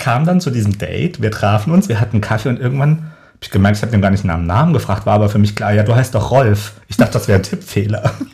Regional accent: Saarland, Germany; Ich komme aus dem Saarland, sehr provinziell, war homosexuell und suchte Anschluss. Da war natürlich so mit 17, 18

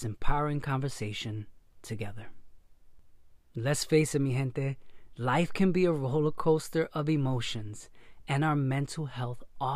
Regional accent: Brooklyn, New York, United States; Growing up in Brooklyn, I've seen the craziest things in that era.

